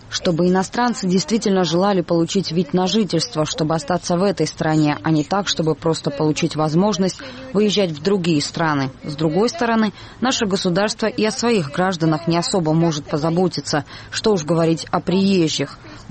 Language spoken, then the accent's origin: Russian; Georgia; практически мы, грузины, скоро станем гостями в своей же стране